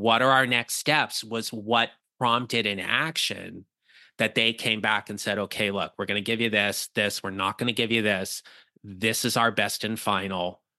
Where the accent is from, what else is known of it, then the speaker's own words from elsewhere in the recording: New Jersey, United States; Now, Kate, you know this, I'm from New Jersey. It is part of my charm.